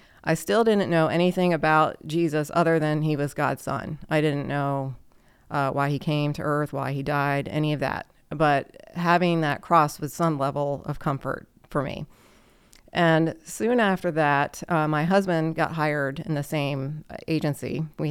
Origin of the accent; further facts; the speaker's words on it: Rockville, Maryland, United States; I'm from Maryland. I grew up in Rockville.